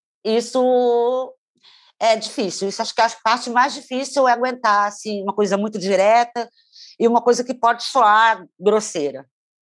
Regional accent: Rio de Janeiro, Brazil; Eu sou muito branca e sou carioca.

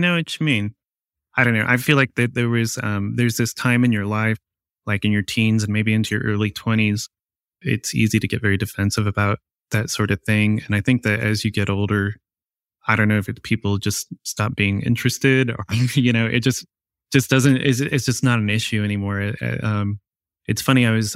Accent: Ohio, United States; And then, you know, growing up in Ohio, I would just, high school, I had kids come up to me like, what are you supposed to be?

